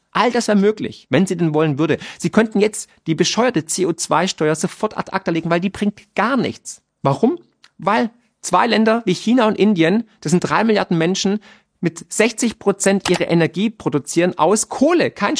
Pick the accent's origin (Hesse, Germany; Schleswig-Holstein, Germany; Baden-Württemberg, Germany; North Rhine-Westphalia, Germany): Baden-Württemberg, Germany; Mein Rat ist als Schwabe natürlich